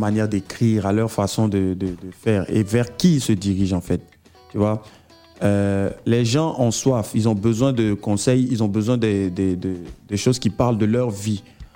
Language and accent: French; Cocody, Abidjan, Côte d’Ivoire; J'ai grandi à Cocody. En cinquième, quatrième, c'est là que je suis revenu à Poy, en adolescence.